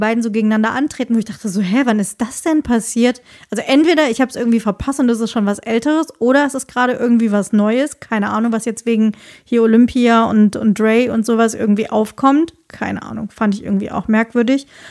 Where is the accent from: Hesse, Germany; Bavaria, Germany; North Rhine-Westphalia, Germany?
Hesse, Germany; Marburg; die haben ja gerade einen Film veröffentlicht, der in meiner Heimatstadt Marburg gedreht wurde und spielt.